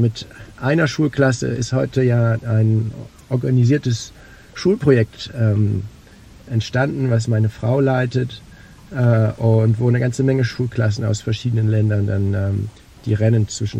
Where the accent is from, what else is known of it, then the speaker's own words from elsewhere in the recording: Oldenburg, Lower Saxony, Germany; ich bin total gerne in Hamburg. Ist meine Heimatstadt, meine Wahlheimat. Ich bin ja in Oldenburg in Niedersachsen aufgewachsen, aber mein Leben hat sich immer in Norddeutschland abgespielt. Ich fühle mich wirklich in Norddeutschland zu Hause